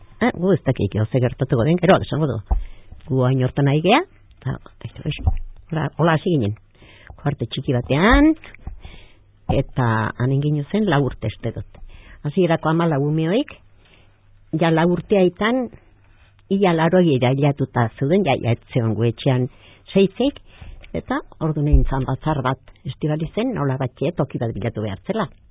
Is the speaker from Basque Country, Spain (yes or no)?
no; Navarre, Spain; born there; Ni jaio nintzen Naparroko herri politi batean. Arri be, izena duen herri batean.